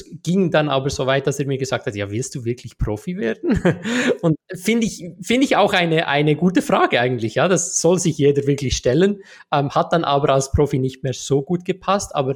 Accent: Switzerland

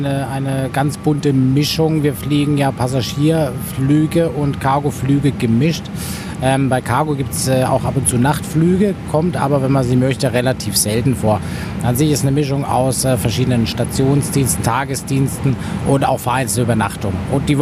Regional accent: Bavaria, Germany; born there; Ja, ich bin gebürtiger Bayer, deswegen bin ich ein bisschen parteiisch in dieser Frage.

